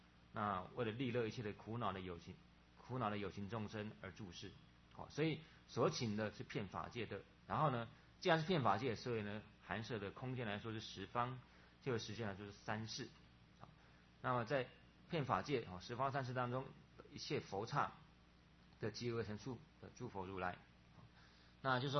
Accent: China; 那我们中国人好简啊，喜欢简略

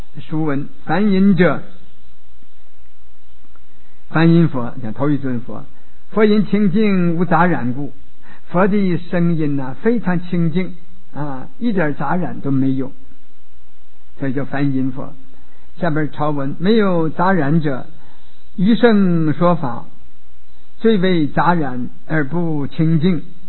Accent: China; 我们中国人就主张六方的

